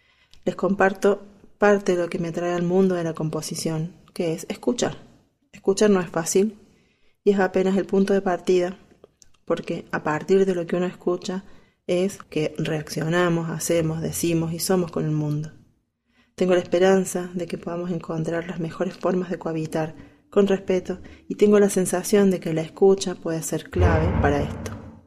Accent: Córdoba, Argentina; soy de Córdoba, Argentina.

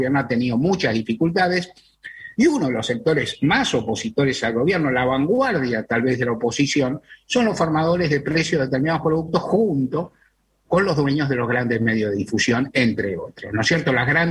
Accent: Argentina; de carne somos los argentinos

